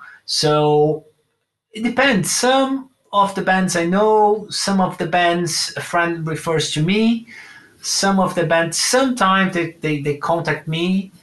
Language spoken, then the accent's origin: English; Brazil; now in London, United Kingdom; basically I'm in London, but I'm from Brazil, right?